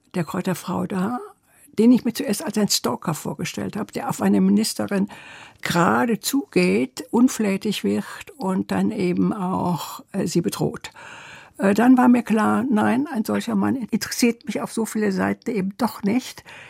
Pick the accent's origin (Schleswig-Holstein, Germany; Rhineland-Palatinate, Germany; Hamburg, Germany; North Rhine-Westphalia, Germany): Rhineland-Palatinate, Germany; Trier; Und ich bin in Trier aufgewachsen, habe bis zum Abitur dort gelebt, habe in Köln studiert.